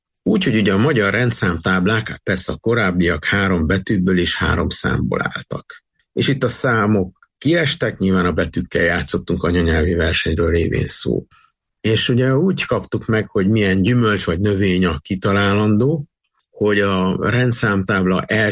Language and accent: Hungarian; Miskolc, Borsod-Abaúj-Zemplén, Hungary; én pedig ugye miskolci vagyok